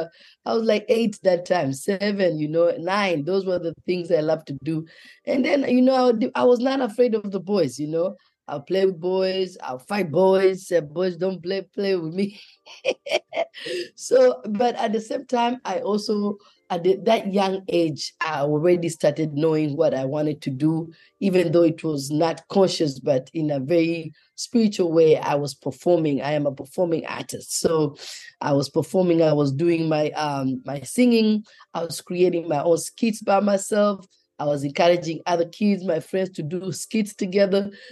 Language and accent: English; Mombasa, Mombasa County, Kenya; also born or lived in Nairobi; Well, I was born in Nairobi. That is Nairobi, Kenya. And partly when I was in kindergarten, we moved to Mombasa, which is another city in Kenya. And my childhood, that part that I remember the most was living in Mombasa.